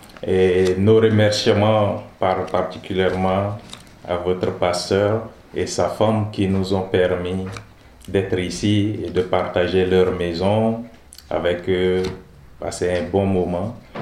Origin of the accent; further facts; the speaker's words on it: Chad; Et en grandissant au Tchad, parce que certains qui connaissent, le Tchad, on est au milieu de l'Afrique